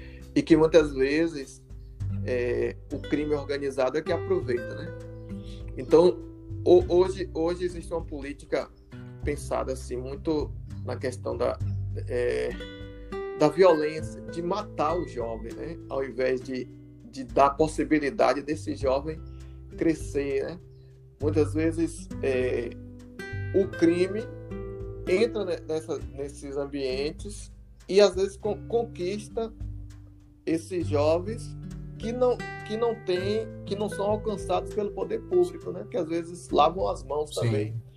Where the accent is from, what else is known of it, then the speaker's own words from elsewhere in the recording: Feira de Santana, Bahia, Brazil; Meninos que moram em bairros aqui periféricos de Feira de Santana, que eu sou da cidade de Feira de Santana, na Bahia.